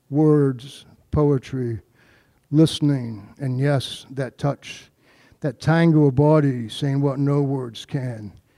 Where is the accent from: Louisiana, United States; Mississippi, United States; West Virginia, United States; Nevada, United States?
West Virginia, United States; Born and raised in West Virginia. My father was a minister, so there are religious references here in these next few poems.